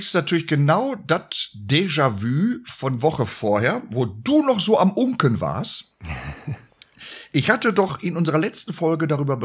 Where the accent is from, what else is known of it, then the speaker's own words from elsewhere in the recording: Gelsenkirchen, North Rhine-Westphalia, Germany; ich bin ja in Gelsenkirchen aufgewachsen, gegenüber vom Schalker Stadion.